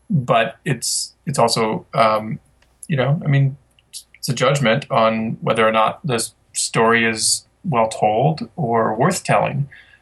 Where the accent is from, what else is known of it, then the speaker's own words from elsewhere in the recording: Midwest, United States; okay, I'm from the Midwest, I'll pick on some place, Herman, Missouri.